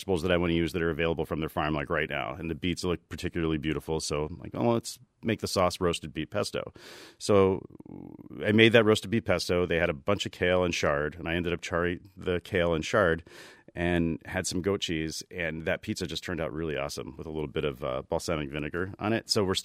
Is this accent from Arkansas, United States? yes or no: no; New Jersey, United States; I grew up in New Jersey, right? And I can make pizza just as good as anyone else that my family who made it in New Jersey.